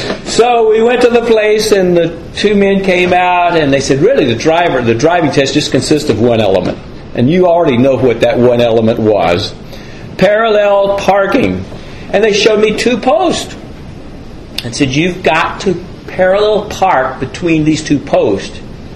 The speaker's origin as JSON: {"language": "English", "region": "Alabama", "country": "United States", "tie": "born or raised there", "said": "I remember, I come from North Alabama, and a man who, when I was growing up, had an excellent reputation"}